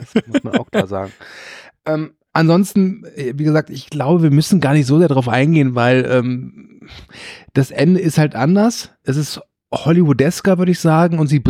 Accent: Rhineland, Germany; Ich als Rheinländer natürlich kann sagen

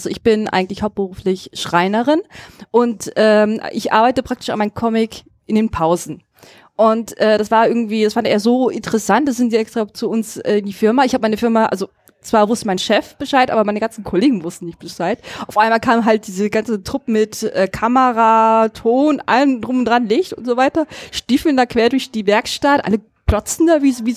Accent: North Rhine-Westphalia, Germany; Ich komme ja aus dem Ruhrgebiet.

